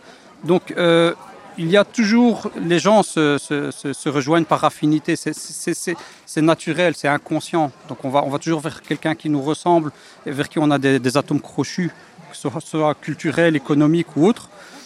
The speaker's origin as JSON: {"language": "French", "region": "Brussels", "country": "Belgium", "tie": "born or raised there", "said": "Je travaille à Molenbeek, je vis à Molenbeek, mais je suis bruxellois de naissance et depuis toujours."}